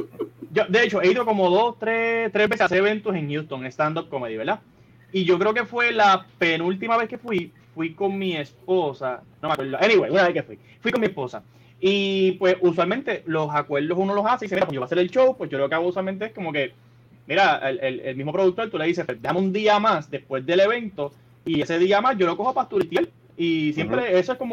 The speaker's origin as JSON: {"language": "Spanish", "country": "Puerto Rico", "moved": "yes", "said": "Pero es ese calor y hermandad que hay entre nosotros como puertorriqueños, acá no lo hay y lo extraño muchísimo."}